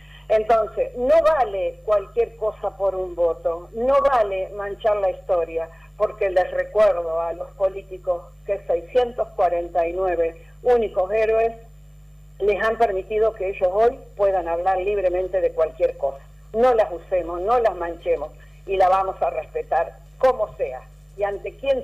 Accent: Argentina; me duele como argentina, me duele como veterana de Malvinas

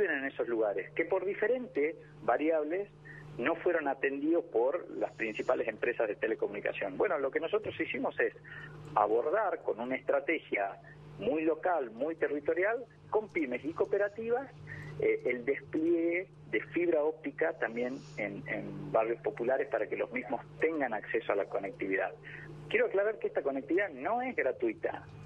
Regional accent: Salta, Argentina; me escucharán la tonada, digo, yo vengo de Salta, en el norte argentino

